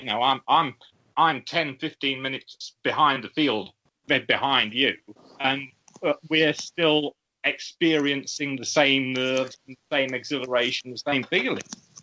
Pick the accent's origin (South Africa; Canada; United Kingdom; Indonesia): United Kingdom; England; now in United States; I'm an Englishman. Living in America, I often get mistaken for an Australian.